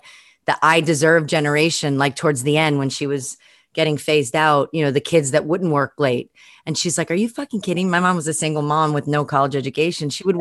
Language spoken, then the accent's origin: English; Brooklyn, New York, United States; coming from New York, I was just a different type, like growing up in Brooklyn and yeah, I went to Poly Prep and I had opportunities